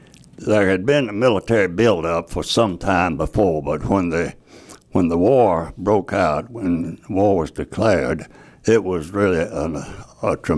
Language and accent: English; Fair River, Mississippi, United States; Right, Lincoln County. I was born out in Fair River, the old Fair Oak Springs High School, went to school there.